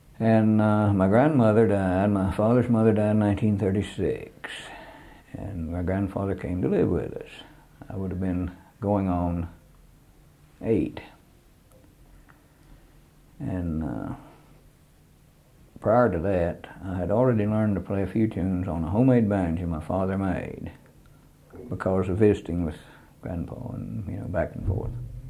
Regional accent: Bluefield, West Virginia, United States; born there; I was born in Bluefield, West Virginia.

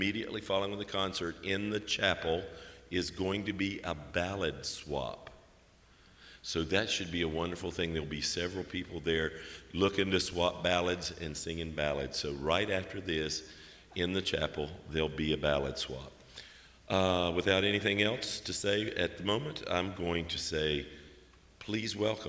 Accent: Charleston, West Virginia, United States; We have Mountain Stage in my hometown of Charleston

